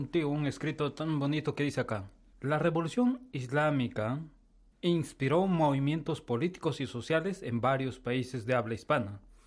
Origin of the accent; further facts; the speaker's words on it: Peru; tú eres peruano o somos peruanos, tenemos a un país hermano al costado de nosotros, Bolivia